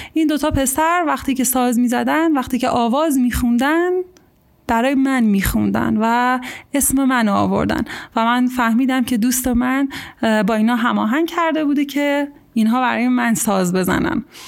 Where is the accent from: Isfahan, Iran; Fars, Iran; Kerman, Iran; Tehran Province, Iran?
Kerman, Iran; also born or lived in Afghanistan; الان سالهاست که اگه از من بپرسن اهل کجایی، نمیگم که اهل کرمانم، میگم اهل هیچ کجا و اهل همه جام